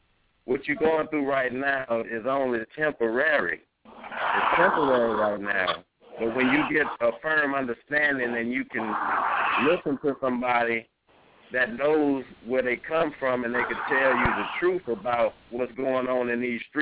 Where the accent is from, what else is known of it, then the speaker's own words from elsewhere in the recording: Baton Rouge, Louisiana, United States; And Baton Rouge, that's my hometown. That's my community.